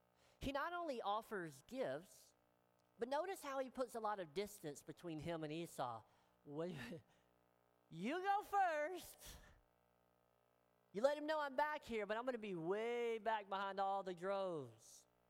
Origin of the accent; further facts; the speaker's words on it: the South, United States; Hebrew oftentimes has sayings that mean stuff, which I really appreciate because I grew up in the South. We have these sayings that mean stuff.